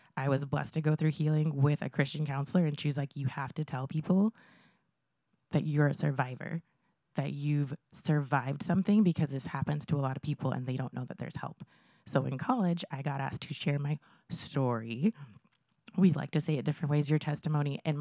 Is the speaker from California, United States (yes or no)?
yes; California, United States; And I was from Southern California. And I didn't speak Spanish. So I did not fit where I was growing up.